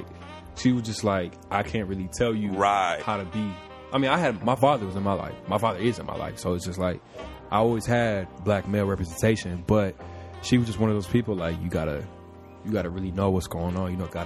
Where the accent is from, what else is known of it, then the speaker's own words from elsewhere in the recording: Lansing, Michigan, United States; I'm from Lansing. You know what I'm saying? South Side, to be exact. But the South Side. So Lansing as a whole, it's pretty diverse.